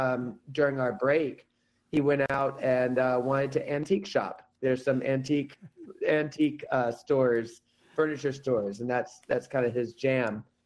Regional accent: Atlanta, Georgia, United States; when I was a kid, when I was 15 years old, growing up in Atlanta.

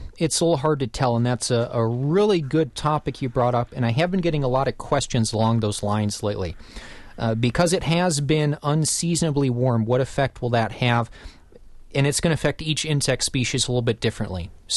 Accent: Wisconsin, United States; And I grew up in Racine County, and I remember as a kid, you'd get into July, August, and during the day, you'd just hear that loud buzz of cicadas.

